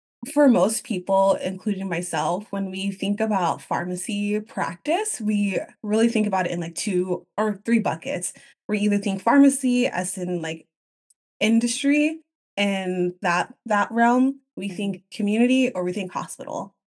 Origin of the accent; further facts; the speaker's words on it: Austin, Texas, United States; moved away as an adult; now in San Francisco, United States; And I came to California by way of Texas. I was born and raised in the Austin area, went to pharmacy school at Texas A&M.